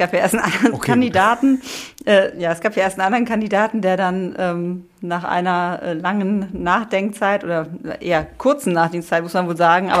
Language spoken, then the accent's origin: German; North Rhine-Westphalia, Germany; Ich komme aus dem Sauerland